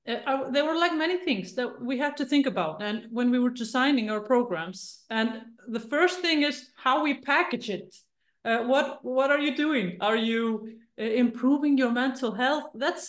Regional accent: Iceland; English is a second language; I come from Iceland with the hard R's. So please forgive me if I pronounce English with the hard R's.

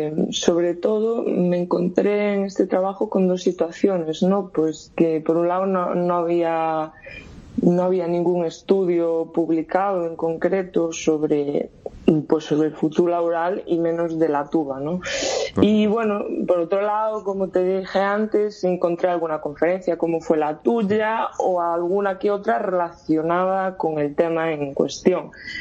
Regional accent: Caldas de Reis, Galicia, Spain; nace en Galicia, un poco del mundo allí de las bandas, la banda de mi pueblo, de Caldas de Reis.

